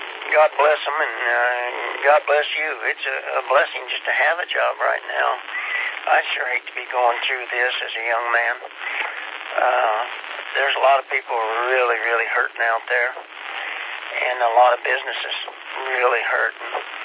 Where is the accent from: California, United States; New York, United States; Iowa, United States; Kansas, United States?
Kansas, United States; But, you know, I'm from Kansas.